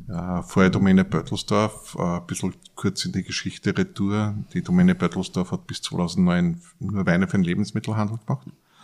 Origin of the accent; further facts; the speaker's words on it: Upper Austria, Austria; bei uns im oberösterreichischen Traunviertel, ich komme aus der Mostzentrale Oberösterreich, sage ich immer, bin ich daheim und aufgewachsen.